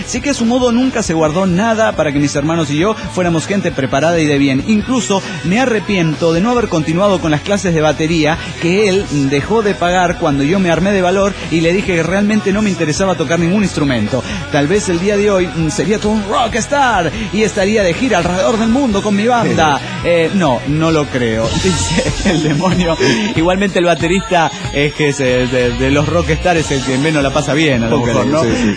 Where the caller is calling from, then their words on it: Las Toscas, Santa Fe, Argentina; Soy el conquistador de las Toscas Santa Fe.